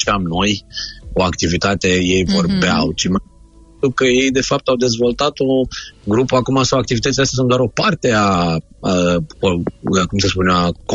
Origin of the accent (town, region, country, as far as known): Romania